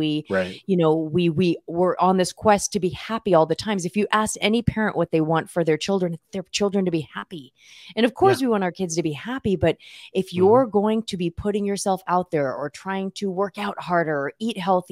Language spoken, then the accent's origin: English; California, United States; And then I also have a younger sister, and we grew up in Southern California. And then after high school, we moved to Northern California.